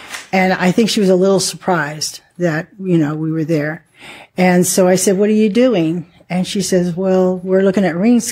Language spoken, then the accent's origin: English; Henderson, Nevada, United States; also born or lived in Boulder City; I was born in Boulder City, raised in Henderson, and working through Vegas all the time.